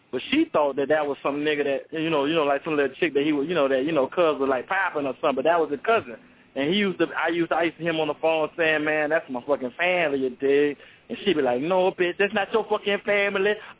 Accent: New Orleans, Louisiana, United States; now in Houston, United States; I ain't from the 832. I'm just out here now. I'm from New Orleans.

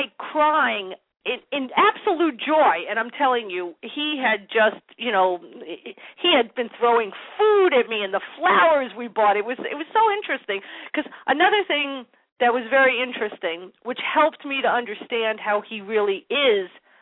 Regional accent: Connecticut, United States; my parents were both, you know, born and raised in New York, and I was raised in Connecticut

